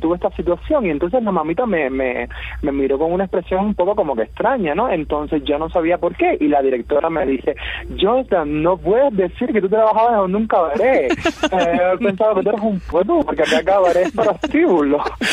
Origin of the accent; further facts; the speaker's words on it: Pinar del Río, Cuba; porque yo soy de Pinal del Río.